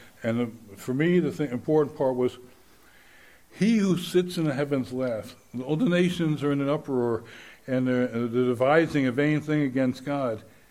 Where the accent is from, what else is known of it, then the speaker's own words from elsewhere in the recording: New York, United States; Because I was from New York, in a junkie place, okay? But I went home, because that's where I was from. That was my home.